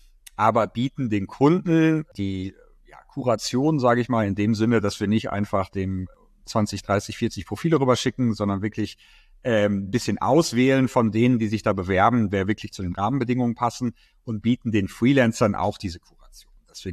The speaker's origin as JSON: {"language": "German", "town": "Dortmund", "region": "North Rhine-Westphalia", "country": "Germany", "also_born_or_lived": "United States / Sweden", "said": "Ich bin kein Berliner. Die wenigsten in Berlin sind ja heutzutage Berliner. Ich komme ursprünglich aus Dortmund, habe da studiert"}